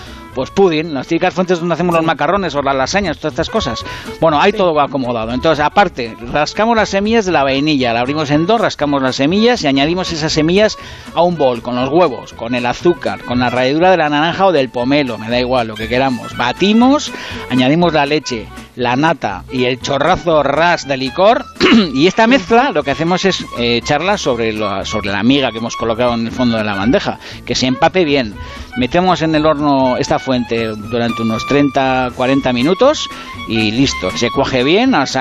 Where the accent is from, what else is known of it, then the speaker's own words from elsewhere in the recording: Basque Country, Spain; que soy vasco, yo. Que soy vasco, señora